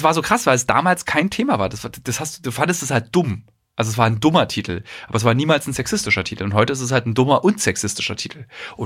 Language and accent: German; Berlin, Germany; also als Berliner war das noch nie so